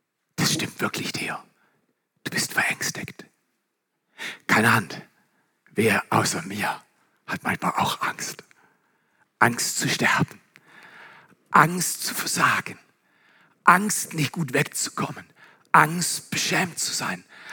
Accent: Baden-Württemberg, Germany; Weil ich komme aus dem Schwarzwald. Und der Ort, an dem ich lebe, der hat 230 Einwohner.

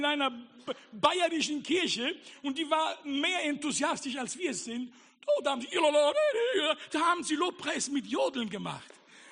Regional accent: Italy; Lass es dir nicht als Pastor sagen, sondern als Italiener.

